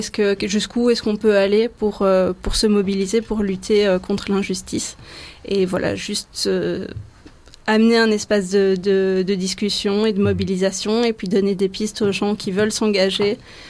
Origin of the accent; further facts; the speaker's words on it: Belgium; en tant que Belge, c'est important d'avoir une réflexion sur les enjeux coloniaux au Congo